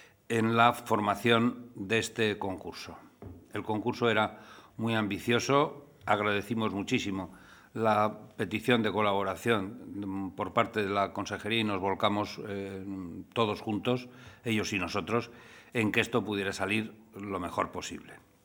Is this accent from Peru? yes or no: no; San Sebastián, Basque Country, Spain; Casualmente, yo soy donostiarra. soy donostiarra desde que nací, que es la mejor manera de ser donostiarra.